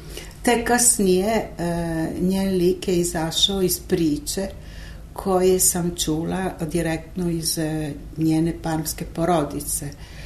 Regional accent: Parma, Emilia-Romagna, Italy; Nije za nas koji živimo i rođeni smo u Parmi

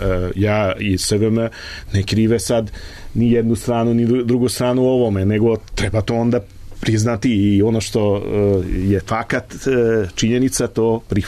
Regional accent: Kanjiža, Vojvodina, Serbia; ja dolazim iz Kanjiže, ne iz Sente

